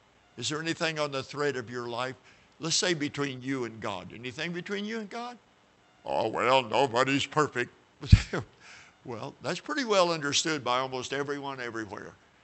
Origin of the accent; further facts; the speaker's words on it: Oklahoma, United States; I'm from Oklahoma. I get made fun of being an Okie and all that kind of stuff. And I love Oklahoma.